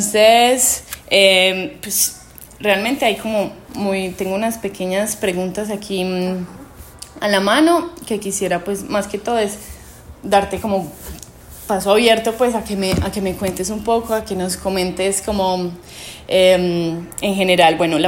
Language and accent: Spanish; Colombia; que soy de Colombia